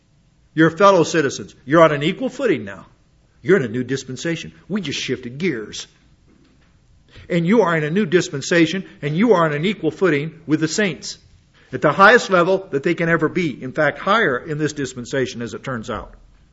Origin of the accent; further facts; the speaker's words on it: United States; born there; I was born in the United States.